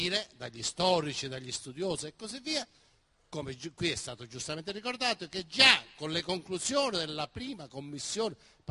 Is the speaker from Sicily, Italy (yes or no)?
yes; Casteldaccia, Sicily, Italy; Casteldaccia, il mio paese, così conosco la storia